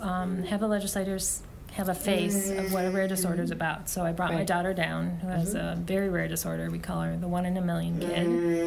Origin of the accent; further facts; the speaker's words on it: Wheaton, Illinois, United States; Wheaton, Illinois.